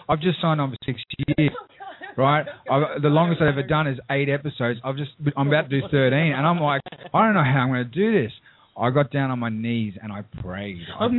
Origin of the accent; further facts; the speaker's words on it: Australia; I know I'm Australian.